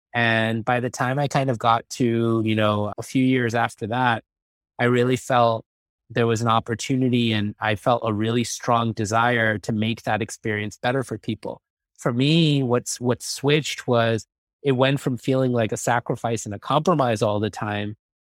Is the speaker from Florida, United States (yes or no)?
no; New York City, New York, United States; growing up in New York City, it was like my food pyramid was basically like a big slice of pizza.